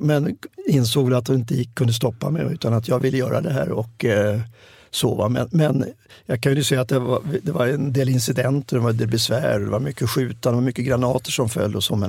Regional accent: Stockholm, Stockholm County, Sweden; Och då tänkte jag att nu är det svenskt 50-tal för mig när jag växte upp i Stockholm.

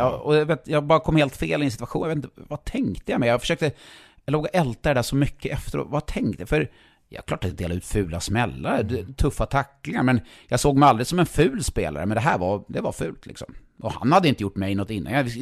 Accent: Stockholm, Stockholm County, Sweden; Ja, jag är ju från Stockholm, så finka.

